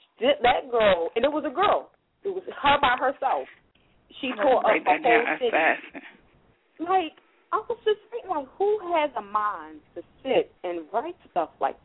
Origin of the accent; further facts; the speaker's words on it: Philadelphia, Pennsylvania, United States; Some of the stuff in those books I can relate to, too, growing up in North Philly.